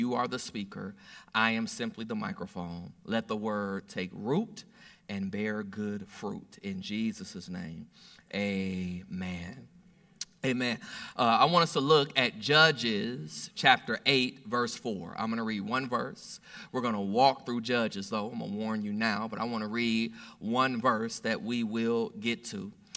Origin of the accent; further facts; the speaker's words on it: Fort Worth, Texas, United States; from Fort Worth, Texas.